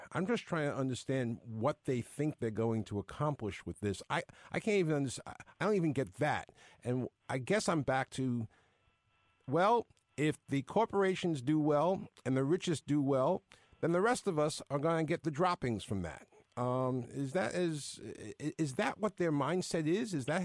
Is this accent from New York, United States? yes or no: yes; Queens, New York, United States; Okay, I'm from Queens, and I worked on tabloid newspapers for years